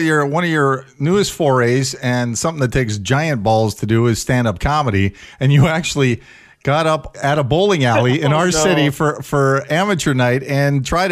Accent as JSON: {"language": "English", "region": "Saskatchewan", "country": "Canada", "said": "I'm from Saskatchewan."}